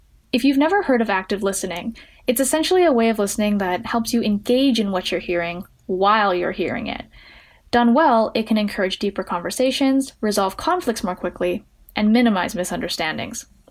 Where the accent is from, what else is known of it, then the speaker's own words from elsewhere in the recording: Edmonton, Alberta, Canada; I'm 19 from Edmonton, Alberta, Canada